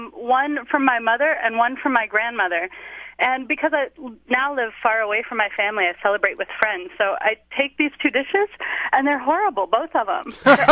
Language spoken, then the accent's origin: English; Southern United States, United States; now in Minnesota, United States; You know, I'm a Southerner living in Minnesota, so.